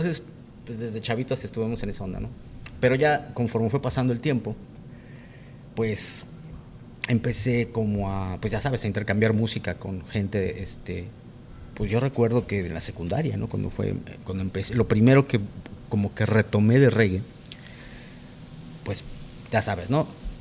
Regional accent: Mexico City, Mexico; Soy de la Ciudad de México, correcto.

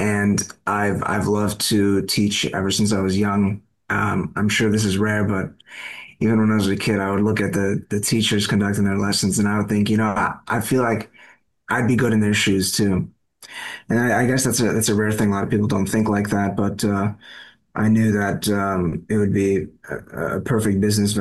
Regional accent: New York City, New York, United States; born there; I come from a Georgian immigrant family, but I was born here in Brooklyn in New York City.

